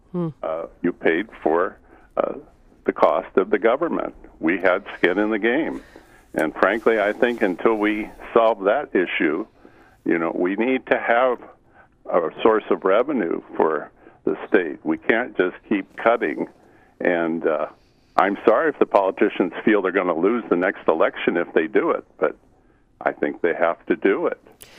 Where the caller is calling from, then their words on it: Anchorage, Alaska, United States; I'm calling here from Anchorage